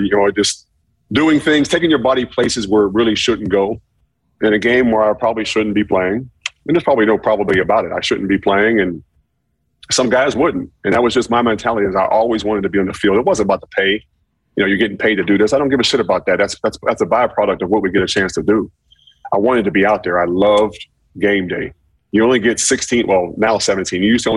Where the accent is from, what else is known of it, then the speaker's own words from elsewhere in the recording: Pittsburgh, Pennsylvania, United States; It's like an old, like growing up in Pittsburgh, it's like that old basement that's just musty